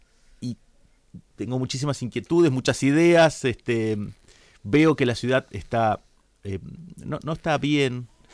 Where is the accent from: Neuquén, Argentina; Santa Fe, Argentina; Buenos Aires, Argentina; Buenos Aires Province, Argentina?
Santa Fe, Argentina; yo nací acá en Santa Fe, crecí, me pude recibir de abogado, pude conseguir un laburo, formé una familia.